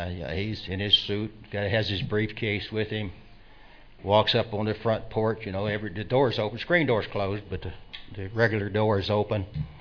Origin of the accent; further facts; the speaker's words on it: the South, United States; I am one of those, did he say humble or humble, people from the South.